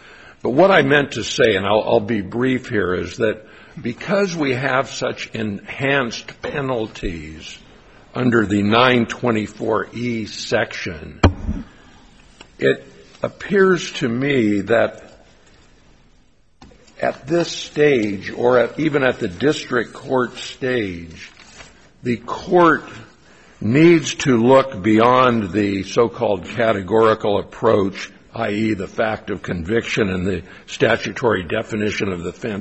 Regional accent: Fresno, California, United States; I'm an attorney from Fresno, and I'm happy to be here before the court.

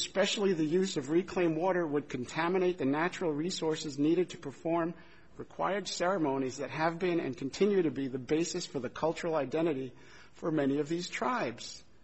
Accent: Arizona, United States; Now, I'm from Arizona.

